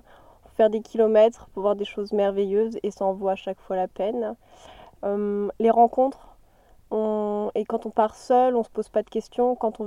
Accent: France; accent: French; Je n'ai jamais pris l'accent australien parce qu'ils ont toujours trouvé mon petit accent français très mignon. Donc quand on m'entend parler anglais, on sent bien que je suis française.

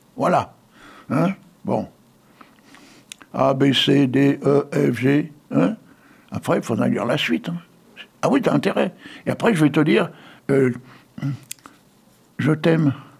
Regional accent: Hauts-de-France, France; on fait pas ça avec un mec du Nord. Hein. Tu sais que je suis un ch'timi, moi.

